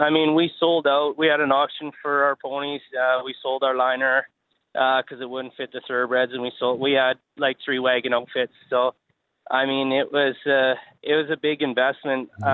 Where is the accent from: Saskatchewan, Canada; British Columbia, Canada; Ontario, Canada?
British Columbia, Canada; Cranbrook; also born or lived in Creston; I'm originally from the Kootenays. I'm originally from Cranbrook and Creston, B.C., and we ran pony wagons out there, and come out to Alberta.